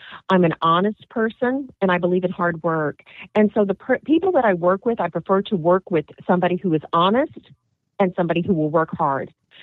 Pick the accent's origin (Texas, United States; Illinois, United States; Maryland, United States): Texas, United States; I grew up in South Texas, San Antonio area, outside of San Antonio in the country, on a quarter horse ranch.